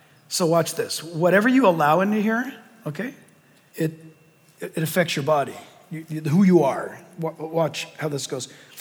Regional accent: California, United States; born or raised there

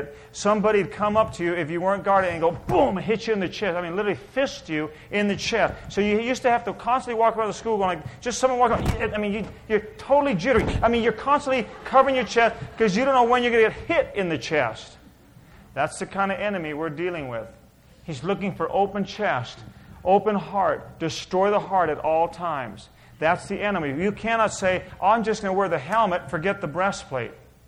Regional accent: Santa Monica, California, United States; I was born in Santa Monica, Los Angeles, raised in Santa Monica, California.

